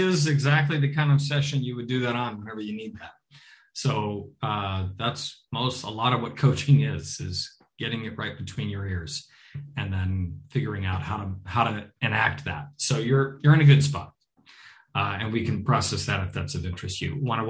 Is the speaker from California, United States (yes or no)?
no; Minnesota, United States; now in Phoenix, United States; Well, I'm in Phoenix, so it doesn't get cold at all. Yeah. But I grew up in Minnesota, which is colder than where he is.